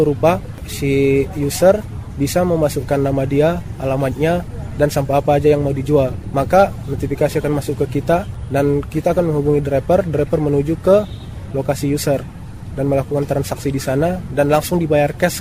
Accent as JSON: {"language": "Indonesian", "town": "Mandailing Natal", "region": "North Sumatra", "country": "Indonesia", "said": "Saya asalnya dari Mandailing Natal. Usia saya sekarang sudah masuk 24 tahun."}